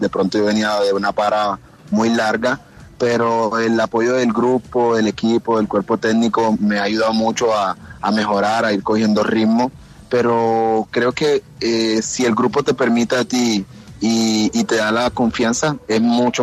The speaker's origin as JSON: {"language": "Spanish", "town": "Cartagena", "region": "Bolívar", "country": "Colombia", "said": "Yo soy de Cartagena."}